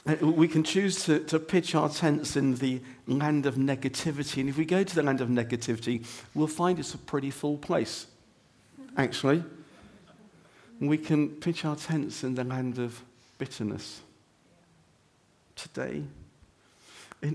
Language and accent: English; Wales, United Kingdom; And even as an Englishman, or even those of us that are Welsh, it's hard to say